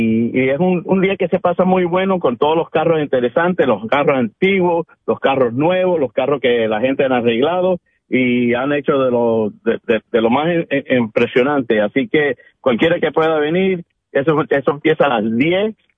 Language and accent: Spanish; Colombia; now in North Bergen, United States; como usted sabe, yo soy colombiano